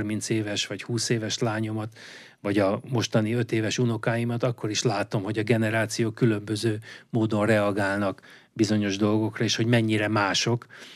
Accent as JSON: {"language": "Hungarian", "town": "Vác", "region": "Pest", "country": "Hungary", "tie": "born there", "said": "Csak azért tudom, mert van egy saját kis kajakkenu klubom, Vácott, ahol születtem."}